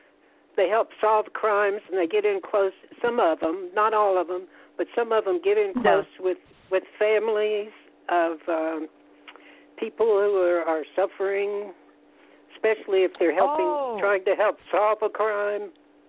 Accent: Atlanta, Georgia, United States; And I'm from Atlanta. I lived in Atlanta for 50 years.

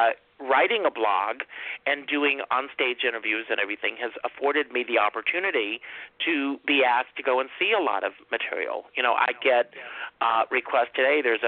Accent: Conway, South Carolina, United States; Well, I grew up in Conway, South Carolina.

